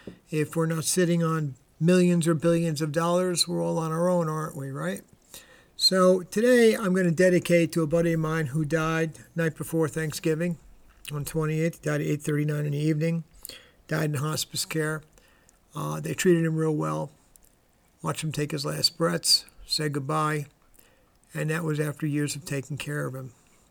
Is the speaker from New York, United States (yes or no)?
yes; New York City, New York, United States; It would appear as though the New York City, and I'm from New York, had a rainout parade.